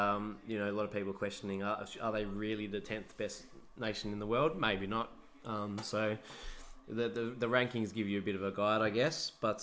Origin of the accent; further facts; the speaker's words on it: Western Australia, Australia; I'm West Australian.